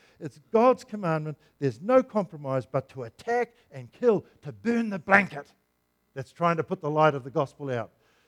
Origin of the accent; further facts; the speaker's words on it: Ireland; Hey, I'm Irish.